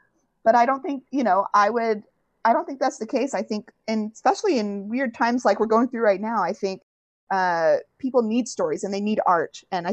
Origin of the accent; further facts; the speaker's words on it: Provo, Utah, United States; born there; also born or lived in Bay Area / D.C. / Las Vegas; now in Seattle, United States; I was born in Utah, born in Provo, went to BYU, got my master's degree at BYU.